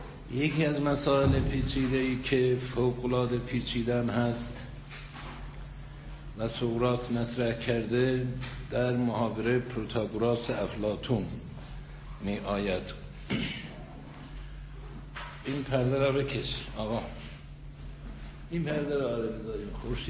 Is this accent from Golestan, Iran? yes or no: no; Ardabil, Ardabil Province, Iran; born there; من در اردبیل به دنیا آمدم، تابستان اونجا میرم، یه خونه کوچکی دارم